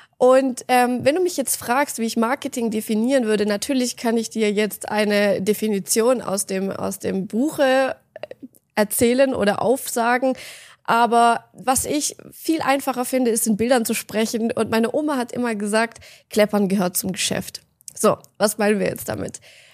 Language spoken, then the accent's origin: German; Grafenau, Baden-Württemberg, Germany; Ich komme aus Stuttgart gebürtig, also eigentlich komme ich aus einem kleinen Dorf. Das ist so ungefähr 20 Kilometer weit weg von Stuttgart und das, ihr müsst euch das vorstellen, das ist gefühlt mitten in der Provinz. Also das Dorf heißt Grafenau